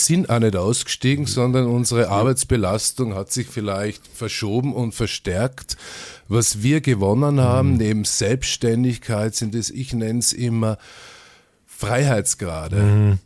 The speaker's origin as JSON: {"language": "German", "town": "Graz", "region": "Styria", "country": "Austria", "tie": "born or raised there", "also_born_or_lived": "Vienna", "said": "Geboren bin ich in Graz. Einige Jahrzehnte ist das jetzt schon her. Wir sind fast im gleichen Alter. Ich bin in Graz aufgewachsen, bin in Graz zur Schule gegangen. Mich hat es nach Wien verschlagen. Mich hat es in einige Ecken dieser Welt verschlagen, beruflich."}